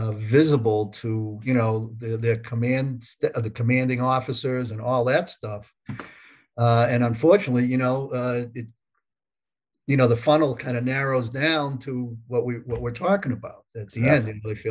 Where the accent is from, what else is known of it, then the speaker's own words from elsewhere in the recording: Worcester, Massachusetts, United States; moved away; Yeah, born and raised in Worcester.